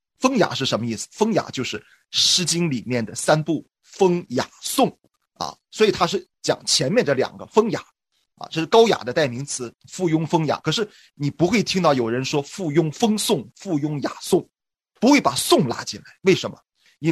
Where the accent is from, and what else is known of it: China